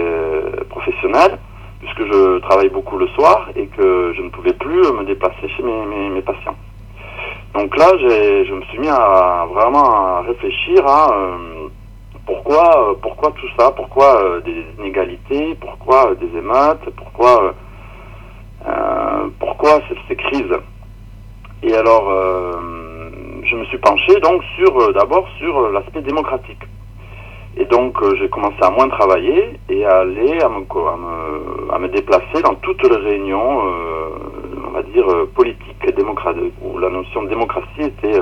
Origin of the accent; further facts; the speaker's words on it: Toulouse, Occitanie, France; born there; Bon, d'abord, je suis né au Mirail, dans un quartier populaire, dans une petite maison, enfin une maison en bas d'immeuble, de parents, donc d'une mère psychologue et d'un père directeur de recherche à l'aérospatiale.